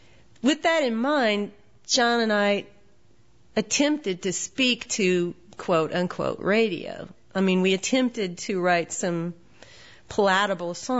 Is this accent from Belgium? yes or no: no; South Dakota, United States; And it kind of sums up an aspect of my growing up in South Dakota, you know, and the kind of isolation you feel as sort of literally in a place like